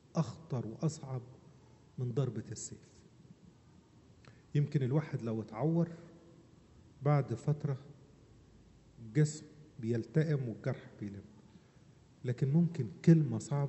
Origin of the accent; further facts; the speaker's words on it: Upper Egypt, Egypt; ياما بسبب كلمة وحشة بالذات عندنا في الصعيد